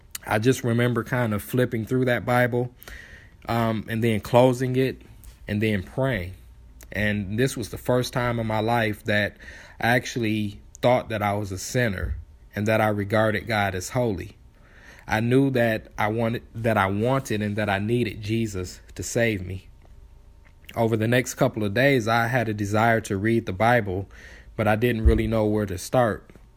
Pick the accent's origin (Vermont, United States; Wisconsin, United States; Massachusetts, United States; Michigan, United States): Michigan, United States; Detroit; moved away as an adult; now in Louisville, United States; My wife and I grew up in Detroit, Michigan, and for the past 13 years, I've worked for Ford Motor Company. In 2012, I accepted a transfer from my plant in Detroit to here in Louisville